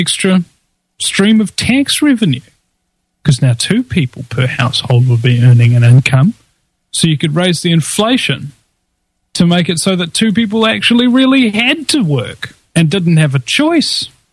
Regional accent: New Zealand; I'm from New Zealand. I have no idea where that is.

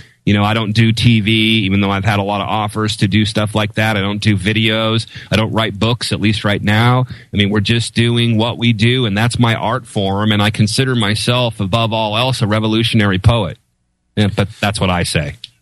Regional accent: Seattle, Washington, United States; First of all, I'm from Seattle.

